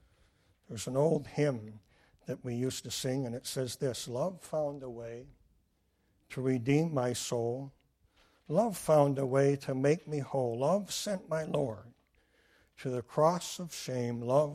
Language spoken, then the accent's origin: English; Detroit, Michigan, United States; I was a Detroit boy, and we grew up in Detroit, went to Detroit public schools.